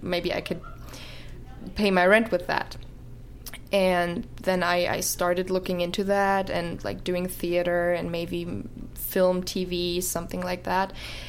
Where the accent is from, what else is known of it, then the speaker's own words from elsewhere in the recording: Munich, Bavaria, Germany; also born or lived in Frankfurt; Well, originally I'm from Bavaria, Munich. I grew up there, and then we moved around a little bit and we ended up close to Frankfurt, where my entire family lives.